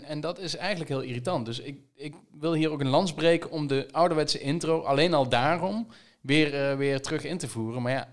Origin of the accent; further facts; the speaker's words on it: Heerlen, Limburg, Netherlands; ik ging vroeger altijd bij mij in de buurt waar ik vandaan kom, in Heerlen, ging ik rondjes fietsen.